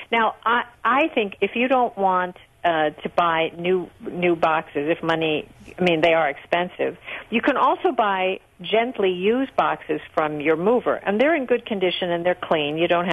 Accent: Brooklyn, New York, United States; I'd be a millionaire if my father hadn't sold the brownstone I grew up in Brooklyn.

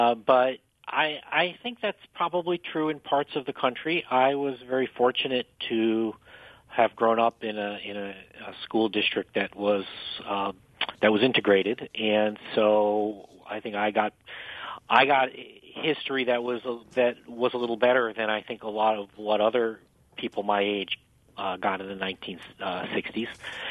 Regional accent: Greenburgh, New York, United States; Outside of New York City, just north of Yonkers, town of Greenberg.

